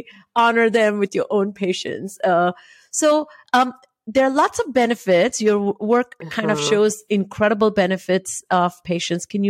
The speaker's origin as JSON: {"language": "English", "country": "India", "tie": "born or raised there", "said": "I grew up in India"}